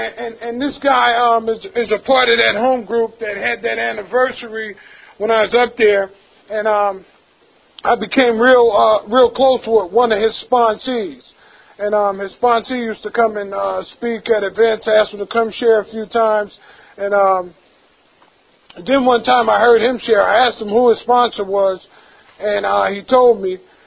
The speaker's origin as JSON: {"language": "English", "region": "New Jersey", "country": "United States", "lives_now": "Pennsylvania, United States", "said": "And I really didn't know much about Pennsylvania because I'm from New Jersey."}